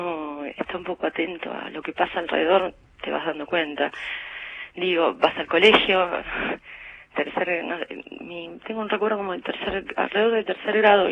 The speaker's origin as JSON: {"language": "Spanish", "region": "Salta", "country": "Argentina", "tie": "born there", "said": "yo nací en Salta, ¿no?"}